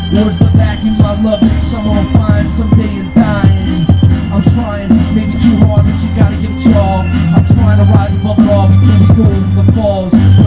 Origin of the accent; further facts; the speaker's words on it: Los Angeles, California, United States; I grew up in Los Angeles. I was a city boy, kind of worked into the capitalist system.